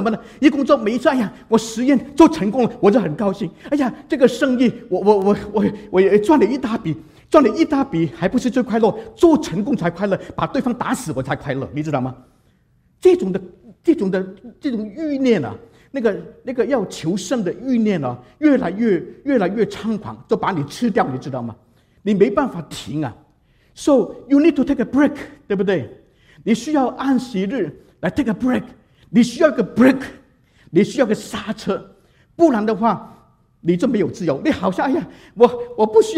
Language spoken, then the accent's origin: Chinese; China; 因此我们中国人说天哪，我常说嘛，天是什么呢？